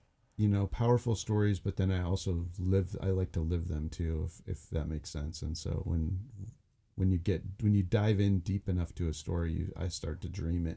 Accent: Bethel, Alaska, United States; I had plenty of my friends growing up in Bethel.

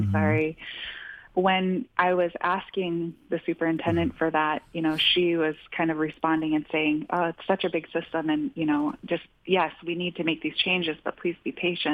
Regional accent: Anchorage, Alaska, United States; I experienced it here growing up in Anchorage School District, being bullied and beat up on the playground for being Native.

